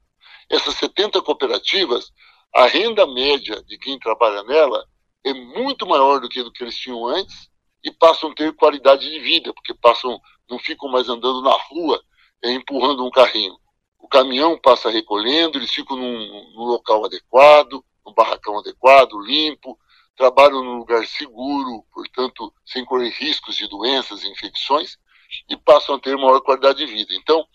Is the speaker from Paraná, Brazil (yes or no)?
yes; Maringá, Paraná, Brazil; até porque eu sou de Maringá, né?